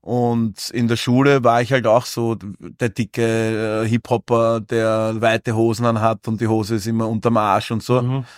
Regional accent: Vienna, Austria; ich komme aus Favoriten und in Favoriten war ich quasi der Mogli, aufgewachsen unter anderen, die nicht ausschauen wie ich. Das heißt, ich war die Minderheit in meinem Bezirk

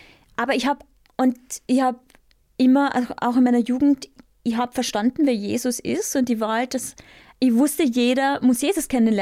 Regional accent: Carinthia, Austria; Also ich bin am Land in Kärnten groß geworden. Wird man wahrscheinlich auch ein bisschen hören

